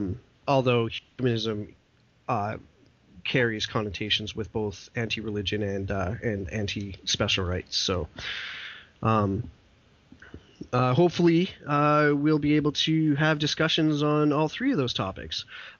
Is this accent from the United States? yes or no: no; Western Canada, Canada; I'm born and raised in Western Canada.